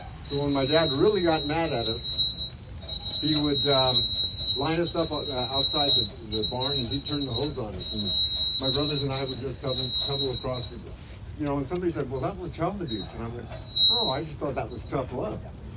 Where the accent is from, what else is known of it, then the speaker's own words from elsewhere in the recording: Chino, California, United States; Oh, let's see, 70 years ago, if the wind was right, you probably smelled my hometown, Chino. I grew up in Chino.